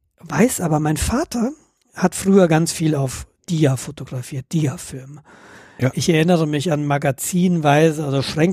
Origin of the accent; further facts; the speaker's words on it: Hesse, Germany; ich komme aus Hessen, mein Vater lebt noch in der Nähe von Marburg mit seiner Frau.